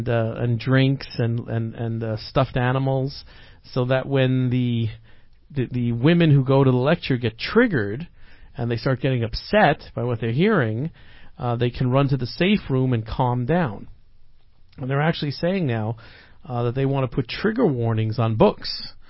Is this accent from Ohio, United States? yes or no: no; New York, United States; that happened to me a couple of times growing up on Long Island.